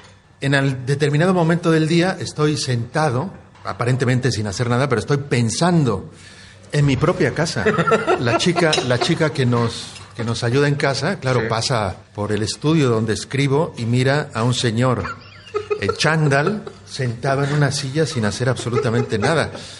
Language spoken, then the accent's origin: Spanish; Mexico; born there; yo nací en una selva en México.